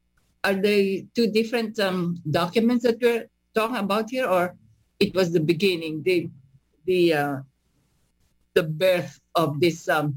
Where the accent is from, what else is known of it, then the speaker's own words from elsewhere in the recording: Vancouver, British Columbia, Canada; I'm from Vancouver